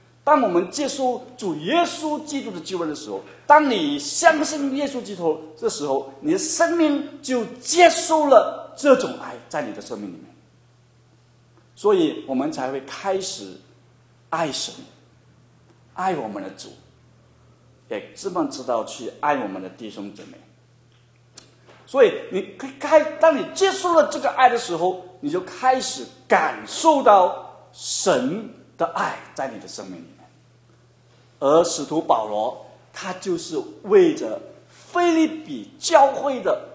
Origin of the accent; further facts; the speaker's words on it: Guangdong, China; 我们广东人说你很少拿出你的心来去对一个人或做一个事情。